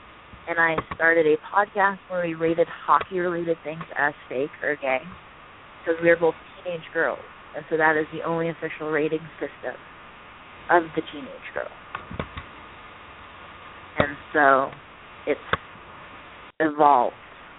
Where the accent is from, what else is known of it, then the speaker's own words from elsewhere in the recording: Las Vegas, Nevada, United States; I'm from Vegas, dude.